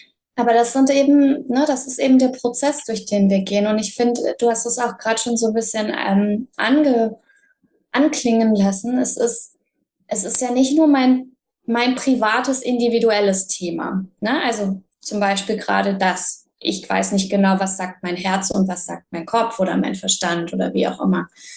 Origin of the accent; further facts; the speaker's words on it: Germany; So, und jetzt sind wir aber auch beide in Deutschland groß geworden. Also wir sind auch eingebettet in ein deutsches Karma.